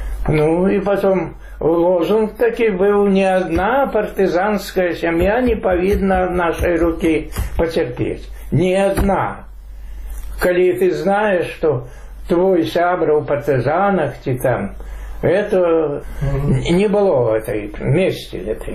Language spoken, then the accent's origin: Russian; Belarus; И как белорус все-таки перед поляками, перед этими литовцами тут, треба ж не троха бороніцца от этого